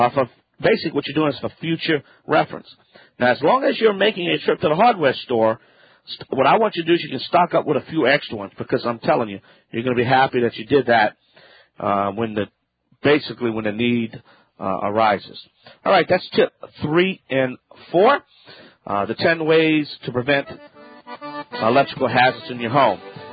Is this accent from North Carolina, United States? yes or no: no; Louisiana, United States; I'm the Cajun man from the Bayou Land.